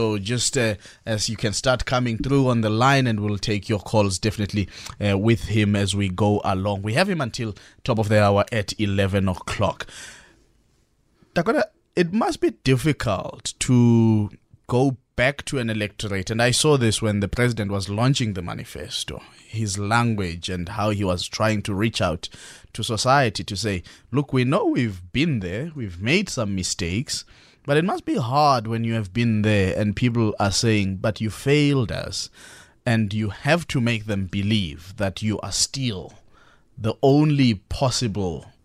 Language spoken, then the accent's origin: English; Flagstaff, Eastern Cape, South Africa; At the local level, you talk about Lusikisiki. I'm from Flagstaff. In my village, there is a water project.